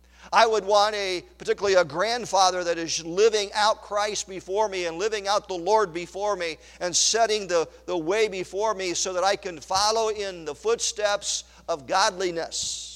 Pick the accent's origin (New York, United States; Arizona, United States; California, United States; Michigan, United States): New York, United States; Long Island; born there; But I was born in Long Island, New York.